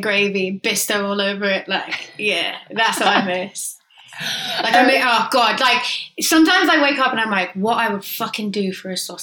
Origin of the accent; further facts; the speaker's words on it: England, United Kingdom; moved away as an adult; It's just, I'm too English. It's weird. I'm not, I love it here. I live here.